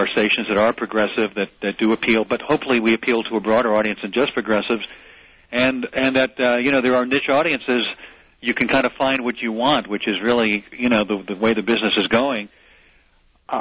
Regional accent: New York, United States; Well, mostly the East Coast. I grew up on Long Island. I grew up listening to New York radio.

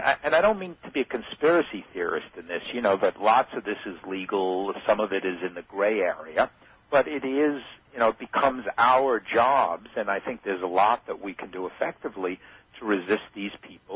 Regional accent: New York, United States; and I'm from New York, so it takes a lot to shock me, frankly

